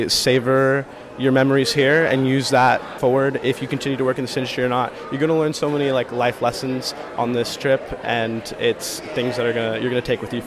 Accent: Palm Springs, California, United States; I'm from Palm Springs, California.

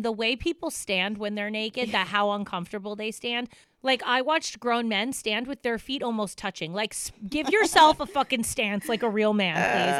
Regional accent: New Jersey, United States; maybe it's because I'm from Jersey and New York and New Jersey guys would literally never make

